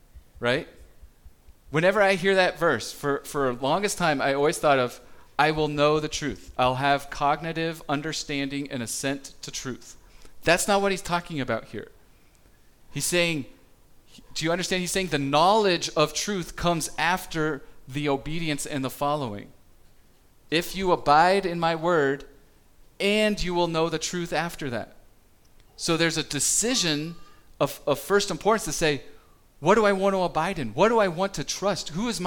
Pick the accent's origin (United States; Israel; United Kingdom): Israel; I'm obviously from Israel. I get it. We're sons of Abraham.